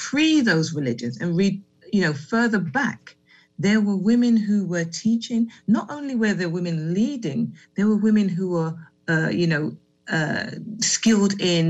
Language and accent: English; London, United Kingdom; born and raised in London.